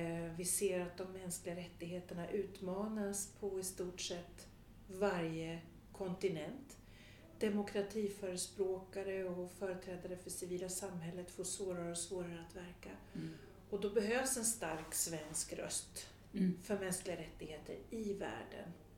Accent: Sweden; Som svensk så har man förmånen att representera en utrikespolitik som är baserad på värden.

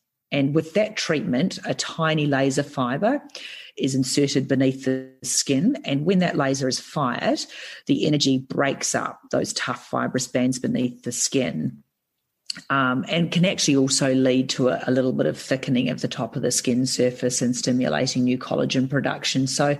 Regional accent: New Zealand; being a Kiwi, I'm biased, I think, www.dermnetnz.org actually had a really nice summary

